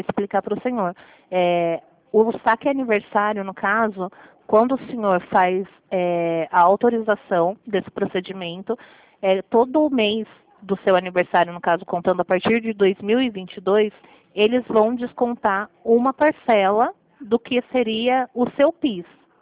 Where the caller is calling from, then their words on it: Limeira, São Paulo, Brazil; Eu estou falando de Limeira, São Paulo.